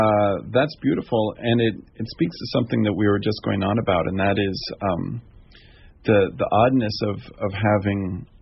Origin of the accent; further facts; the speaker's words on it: Washington, District of Columbia, United States; going to my hometown, my birth town of Washington, D.C. this past week, and hanging out in places that were important to me as a child